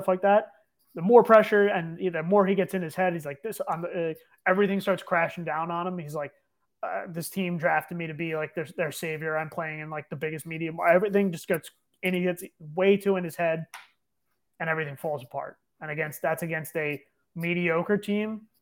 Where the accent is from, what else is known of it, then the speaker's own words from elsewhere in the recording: New Jersey, United States; Because I'm Irish and I'm from New Jersey. That's why.